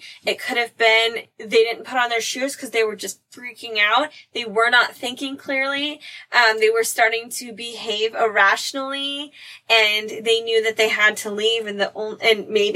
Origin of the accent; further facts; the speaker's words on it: United States; So I'm an American. I can do that.